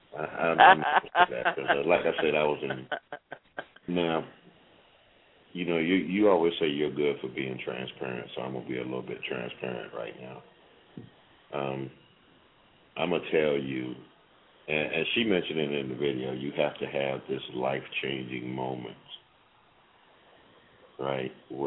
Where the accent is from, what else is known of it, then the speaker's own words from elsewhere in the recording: Washington, District of Columbia, United States; now in Kansas City, United States; I'm in Kansas City right now, but I didn't grow up here. I grew up in Washington, D.C.